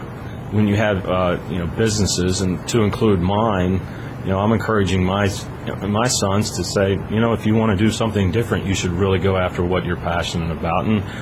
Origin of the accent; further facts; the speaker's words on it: Pennsylvania, United States; South Central Pennsylvania. I grew up in the middle of farm country.